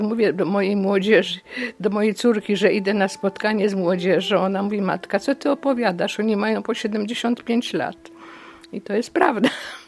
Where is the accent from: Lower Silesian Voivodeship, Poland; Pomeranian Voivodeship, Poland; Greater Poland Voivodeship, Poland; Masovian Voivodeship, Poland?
Pomeranian Voivodeship, Poland; Kartuzy; A ja jestem stąd. Ja jestem z Kaszubka, z Kartuz.